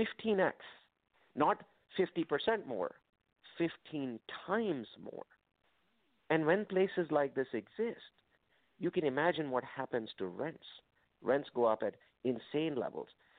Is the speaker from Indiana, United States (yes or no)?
no; California, United States; You know, I'm from California. Wow. I'm from Silicon Valley.